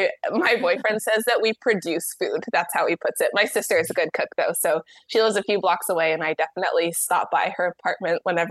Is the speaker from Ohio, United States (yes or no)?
yes; Dayton, Ohio, United States; So growing up, I grew up in Dayton, Ohio. My mom is Jamaican. My dad is, I like to call him, like, was regular black. So kind of this multicultural kid in this very white suburb.